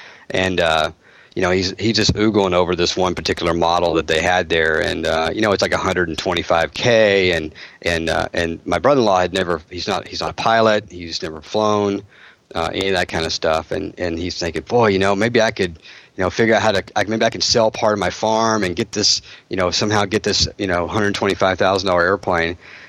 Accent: Oklahoma, United States; And I was really lucky to grow up under a guy who, and I grew up in Oklahoma, you'd have to know a little bit about my background

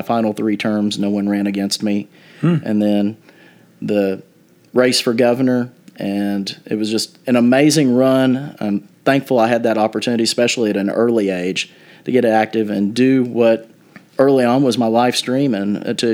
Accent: Elmore City, Oklahoma, United States; It used to be against the law to dance in my hometown. There was a city ordinance that prevented dancing.

